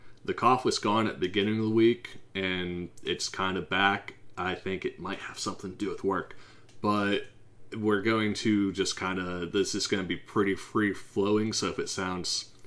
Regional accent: Pittsburgh, Pennsylvania, United States; Yes, I am from Pittsburgh, and I say Eagles.

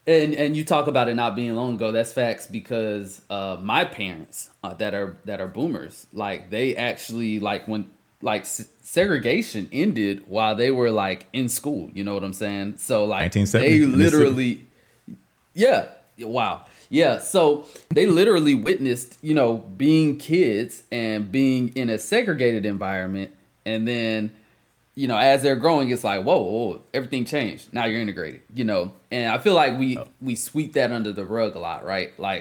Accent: Dothan, Alabama, United States; For those that don't know, I'm from Dothan, Alabama.

